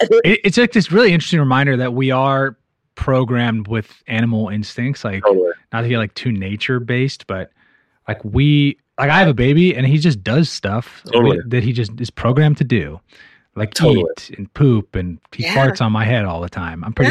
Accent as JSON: {"language": "English", "town": "San Francisco", "region": "California", "country": "United States", "tie": "born or raised there", "said": "Like I'm from San Francisco"}